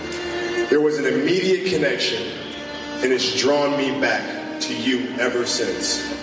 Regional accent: Italy; also born or lived in United States; I was born in the United States, but spent my early years growing up in Italy.

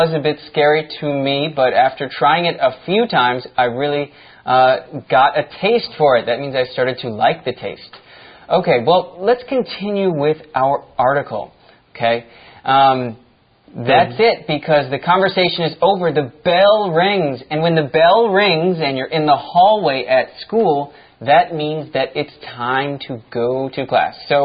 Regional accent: United States; now in Taiwan; We are both from the United States. We are Americans, but we both live in Taiwan at the moment.

